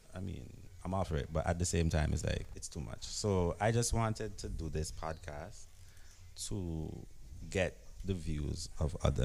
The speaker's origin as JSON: {"language": "English", "country": "Antigua & Barbuda", "said": "I'm from Antigua, you know, I'm from around."}